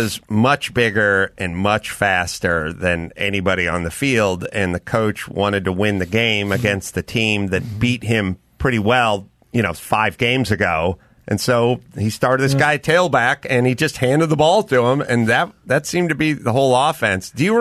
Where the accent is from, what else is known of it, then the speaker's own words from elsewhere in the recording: California, United States; Well, I was from the Valley, but I ended up working off of Owen's Mouth over there in Chatsworth